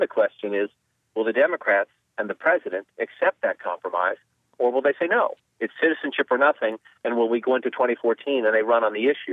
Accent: Boston, Massachusetts, United States; I grew up in Boston, but my first political job was in Providence

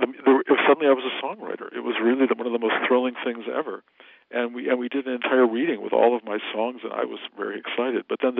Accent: Detroit, Michigan, United States; And when I came to Detroit at one point to do an interview about Ghost, which Detroit being my hometown

